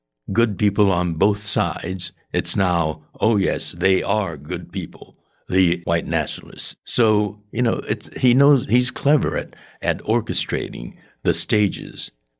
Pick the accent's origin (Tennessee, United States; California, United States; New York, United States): California, United States; Los Angeles; born there; I was born in Los Angeles, California. My mother was born in Sacramento, California.